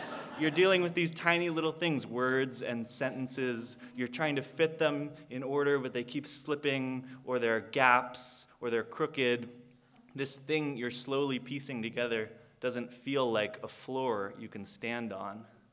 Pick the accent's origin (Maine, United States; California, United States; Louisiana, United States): California, United States; Los Angeles; I grew up in Los Angeles, and as a kid, when I was a young kid, my parents hired a woman from the neighborhood to be a babysitter.